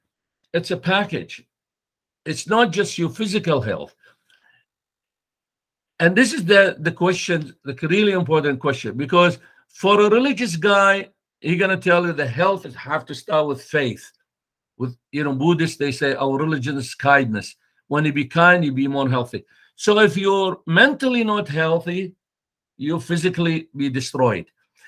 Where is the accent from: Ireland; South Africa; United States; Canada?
Canada; English is a second language; because I'm Canadian. I've been in Canada for years.